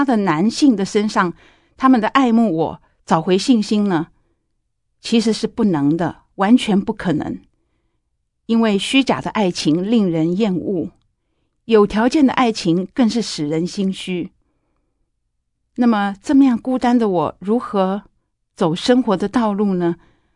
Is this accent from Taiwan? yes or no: yes; Fangliao, Pingtung County, Taiwan; born there; 过去我出生在屏东的一个小乡镇，叫枋寮乡，也就是火车站的终点。这是一个非常小的渔村，只有几条小街